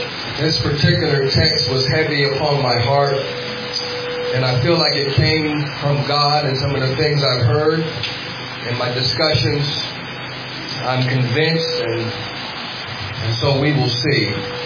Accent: California, United States; I come from California. It's the richest place in the USA. It's the home of Google and Apple and Facebook, right in my valley.

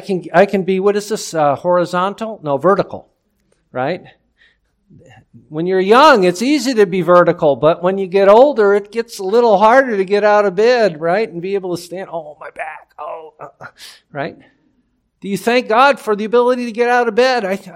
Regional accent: Michigan, United States; I was traveling from Michigan, where I grew up, to California

